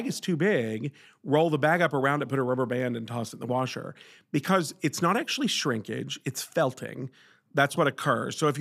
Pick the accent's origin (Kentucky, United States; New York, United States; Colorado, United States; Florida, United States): Kentucky, United States; So I grew up in Kentucky.